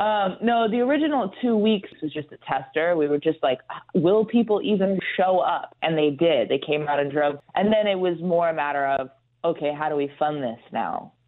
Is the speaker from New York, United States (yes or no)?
yes; New York, United States; You know, I'm from New York, so my initial response is always like, oh, I'll fight them.